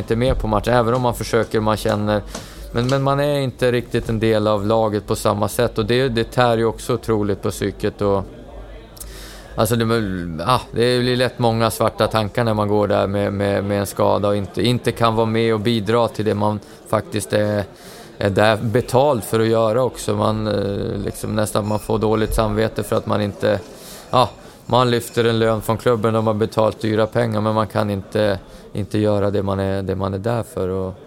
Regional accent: Tavelsjö, Västerbotten County, Sweden; nu ska jag hem och köra igång försäsongen hemma i Taversjö

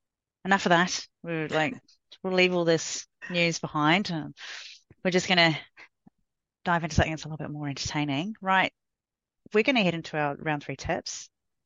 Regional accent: New Zealand; born there; first language Samoan; English is a second language; that was hello in Samoan, which is my native language. And I also said hello in Māori, which is the language of the First Nations people of New Zealand, where I was born.

